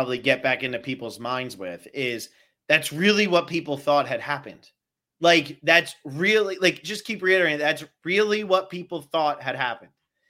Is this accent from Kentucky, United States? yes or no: no; New Jersey, United States; But I grew up in the Pine Barrens area of New Jersey. A lot of trails, a lot of woods.